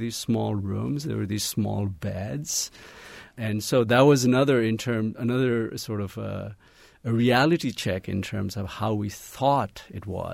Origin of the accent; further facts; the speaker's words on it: Kathmandu, Bagmati, Nepal; the home where I grew up in Kathmandu was just a block away from the palace. And when I was a teenager, I used to pass by the palace